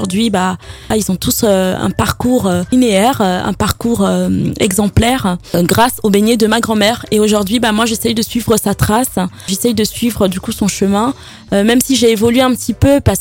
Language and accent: French; Njombé, Littoral, Cameroon; born there; je suis née au Cameroun, à Njombé, dans un petit village. Donc voilà, j'ai été élevée par ma grand-mère qui m'a récupérée quand j'avais 18 mois.